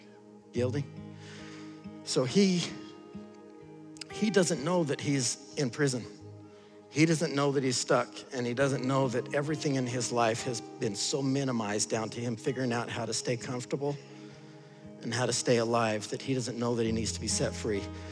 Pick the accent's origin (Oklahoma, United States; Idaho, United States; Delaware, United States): Idaho, United States; I'm from Idaho. We still use a sundial up there, and it's like last May, so we're catching up.